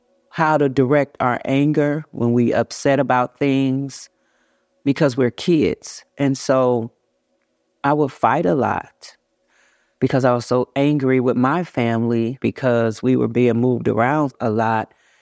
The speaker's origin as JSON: {"language": "English", "town": "Chicago", "region": "Illinois", "country": "United States", "moved": "yes", "said": "I come from Chicago, Illinois, and, you know, we lived kind of hard. We struggled. Moving to Michigan, it was very different in country."}